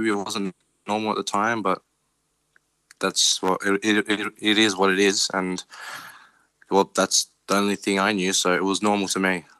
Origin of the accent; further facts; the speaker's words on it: Ireland; And being Irish, it's my dad's dream was always to come to Wimbledon.